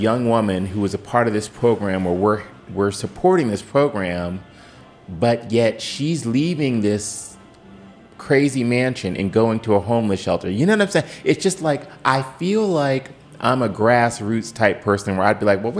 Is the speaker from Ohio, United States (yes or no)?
yes; Cleveland, Ohio, United States; because I'm from Cleveland, because I was raised the way that I was.